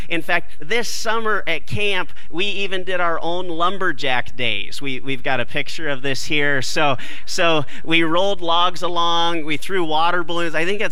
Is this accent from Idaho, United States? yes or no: yes; Idaho, United States; I grew up in Idaho, both northern Idaho and southeast Idaho. I spent my high school years in a small farming community in southeast Idaho.